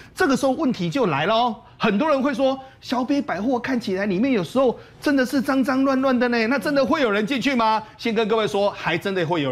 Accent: southern Taiwan, Taiwan; accent: Southern Taiwanese; 我们南部话之后

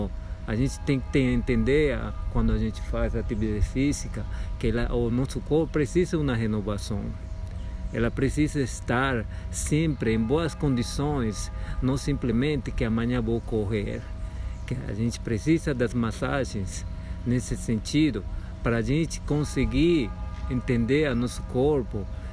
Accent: Peru; Portuguese is a second language; now in Brasília, Brazil; Eu sou peruano, moro aqui em Brasília já tem 20 anos.

